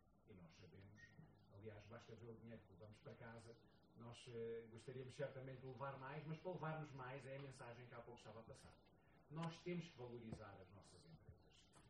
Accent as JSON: {"language": "Portuguese", "country": "Portugal", "said": "Quando estamos lá fora, somos portugueses, vindos de Portugal"}